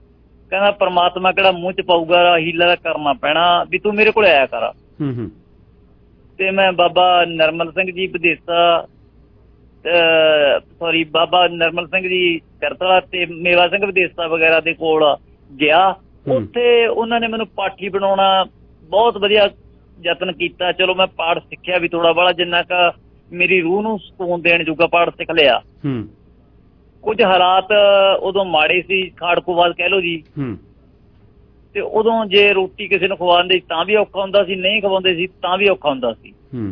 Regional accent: Lasoi, Punjab, India; ਉਹ ਜਰਗ ਪਿੰਡ ਦੇ ਨਾਲ ਮੇਰਾ ਪਿੰਡ ਲਸੋਈ ਆ

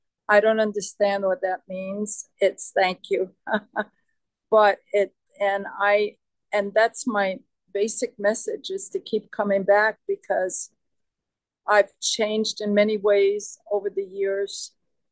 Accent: New York City, New York, United States; And you could tell within 5 seconds that I'm from New York City, where I was born and raised, and where I still live.

